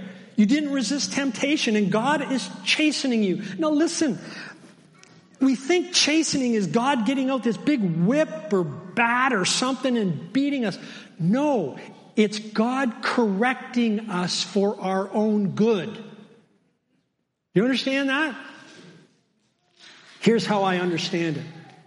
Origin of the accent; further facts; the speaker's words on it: Brantford, Ontario, Canada; When I was 5 years old, I grew up in Brantford, near Brantford